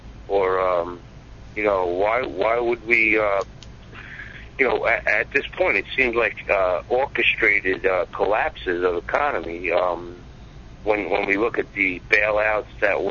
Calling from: New York, United States; I'm calling from New York.

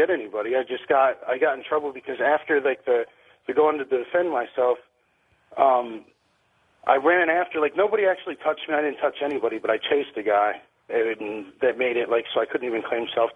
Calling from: Pennsylvania, United States; I'm actually calling from the Northeast in Pennsylvania.

